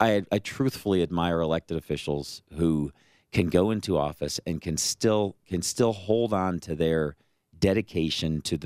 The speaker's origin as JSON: {"language": "English", "town": "Chicago", "region": "Illinois", "country": "United States", "tie": "born or raised there", "said": "I tell in the article a story about what I was raised on in the Chicago area."}